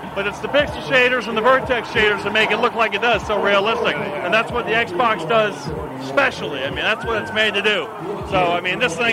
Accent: Jacksonville, Florida, United States; now in New York, United States; I'm from Jacksonville, Florida. I live here in New York for the last 4 years.

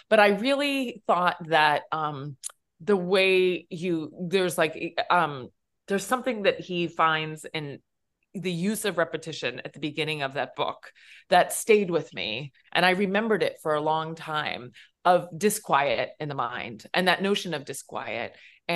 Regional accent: Pennsylvania, United States; who works at the Center for Metal Arts in my hometown in Pennsylvania

